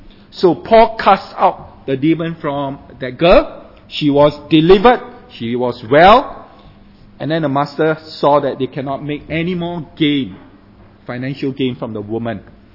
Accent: Singapore; and I'm from Singapore

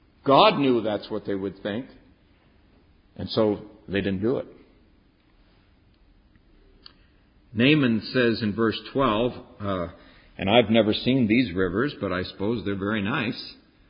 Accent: Los Angeles, California, United States; I come from Los Angeles. We have a river. Our river has cement walls, and it also has a cement bottom.

